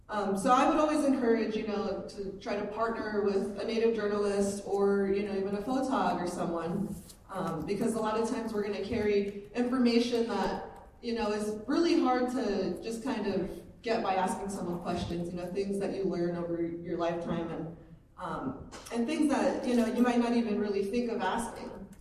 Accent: Tucson, Arizona, United States; There's only two federally recognized tribes in Tucson. And, you know, I grew up there, and that's my hometown

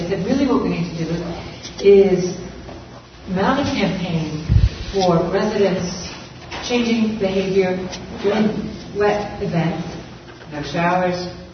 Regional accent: New York City, New York, United States; I'm from New York City … with a project called No Water, No Life.

